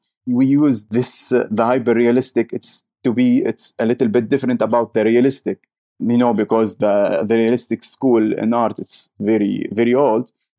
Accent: Syria; moved away; also born or lived in Jordan / Turkey; Yeah, I am from Syria.

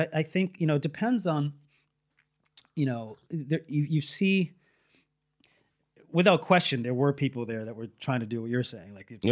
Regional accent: United States; And it became, for me as an American, like the ultimate source of embarrassment that this guy was leading our country.

